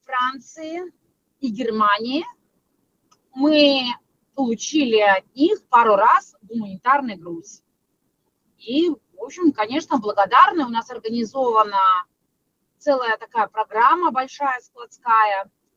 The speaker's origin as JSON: {"language": "Russian", "country": "Belarus", "moved": "as an adult", "lives_now": "Lithuania", "said": "у меня белорусский паспорт. Я уехала, правда, из Беларуси жить в Литву на постоянное жительство 21 год назад, выйдя замуж за своего мужа."}